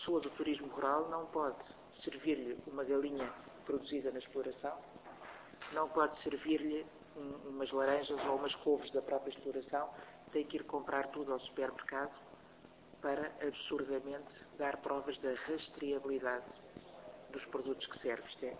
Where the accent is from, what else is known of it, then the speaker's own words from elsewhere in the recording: Minho, Portugal; talvez porque também sou originária de uma região, do Minho, onde os produtos tradicionais, de facto, têm um impacto importante